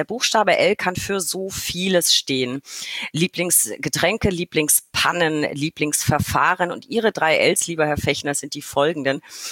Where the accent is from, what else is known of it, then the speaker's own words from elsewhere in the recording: Bavaria, Germany; Ich komme ja aus Franken.